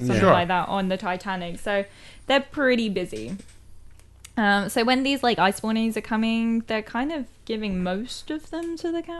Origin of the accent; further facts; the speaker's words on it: Ireland; I'm Irish.